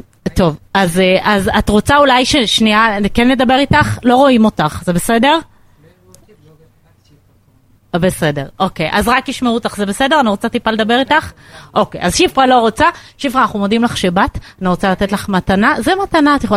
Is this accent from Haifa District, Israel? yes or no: no; Bnei Brak, Central District, Israel; born there; הסתובבתי ברבי עקיבא, עיר הולדתי בבני ברק